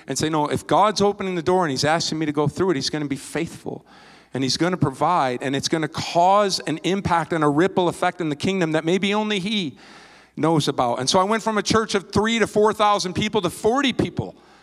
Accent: Kalamazoo, Michigan, United States; I mentioned I'm from Kalamazoo, and I was there on staff for 19 years.

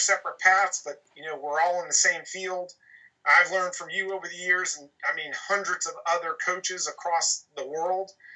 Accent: New Jersey, United States; I'm from Jersey originally, but I'm in the South now.

